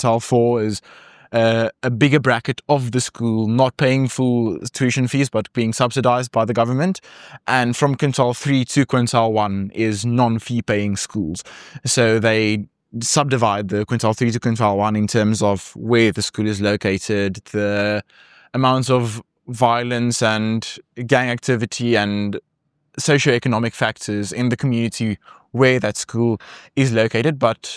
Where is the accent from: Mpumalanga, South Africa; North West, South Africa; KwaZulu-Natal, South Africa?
North West, South Africa; Rustenburg; I come from Rustenburg in the Northwest Province.